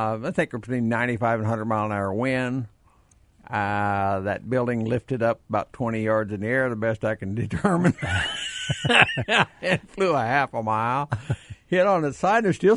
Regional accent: Missouri, United States; I'm from Missouri. You got to show me an awful lot of stuff.

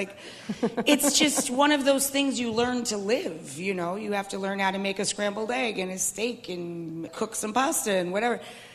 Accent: New York, United States; also born or lived in Massachusetts; Actually, I was born in Glens Falls, but I went to school in Cape Cod. I went to Mashpee Central School when I was very little. We moved to Massachusetts after my birth. And from, I don't know, about second grade on, I lived in upstate New York.

